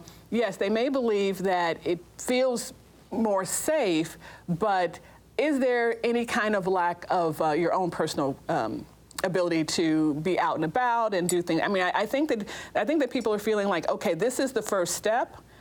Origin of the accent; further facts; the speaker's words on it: Chicago, Illinois, United States; You know, I'm from Chicago, and I still have family there